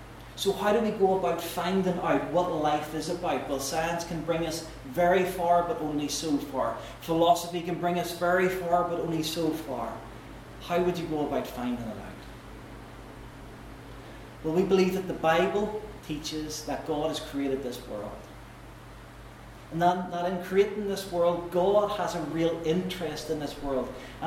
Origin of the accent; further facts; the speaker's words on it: Armagh, Northern Ireland, United Kingdom; you know, I am from Armagh.